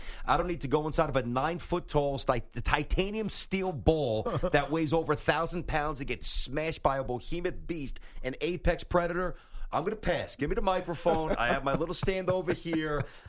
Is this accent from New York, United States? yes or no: yes; New York, United States; And even though I grew up in New York, I've always had an affinity for the outdoors, wildlife.